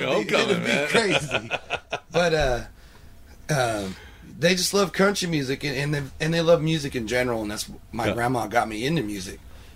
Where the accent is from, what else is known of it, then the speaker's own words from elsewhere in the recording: United States; Yeah, no, I'm walking around like a Canadian. I'm American, goddamn.